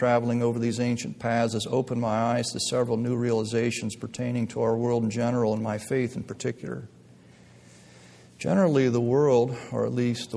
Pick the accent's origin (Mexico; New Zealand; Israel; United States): United States; Growing up in America, I feel that the majority of the biblical analogies concerning sheep and shepherds are lost on us.